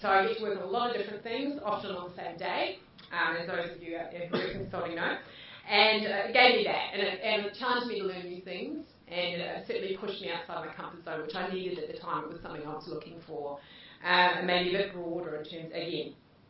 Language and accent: English; New Zealand; born there; So I started, and you might know from my accent, or might not, that I was born in New Zealand.